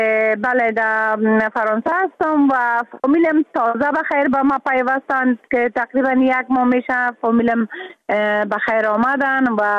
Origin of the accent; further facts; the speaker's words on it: Afghanistan; ما در بیرون از افغانستان هستم